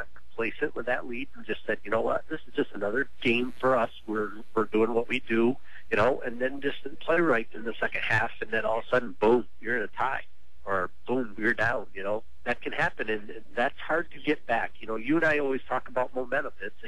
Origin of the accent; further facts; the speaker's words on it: Sidney, New York, United States; because I am from Sydney.